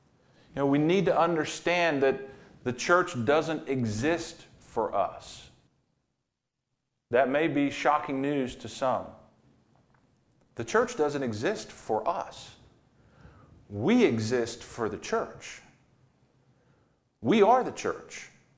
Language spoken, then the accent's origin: English; United States; I'm not down on Americans. I'm an American. I love this country.